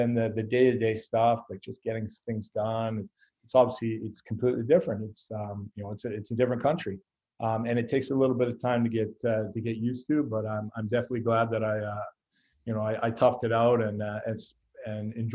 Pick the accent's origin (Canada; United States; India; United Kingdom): Canada; Squamish, British Columbia; I'm some skid from Squamish out in the West Coast